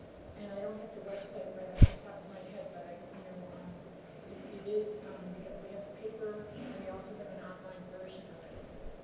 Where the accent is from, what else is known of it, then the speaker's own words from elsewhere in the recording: Massachusetts, United States; Hi, I'm from Massachusetts, and I'm working with the state ESPRIT project.